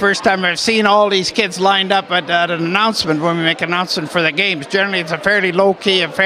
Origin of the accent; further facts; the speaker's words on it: Calgary, Alberta, Canada; also born or lived in Canmore; I mean, I'm from Calgary, and I've been in Canmore most of my life.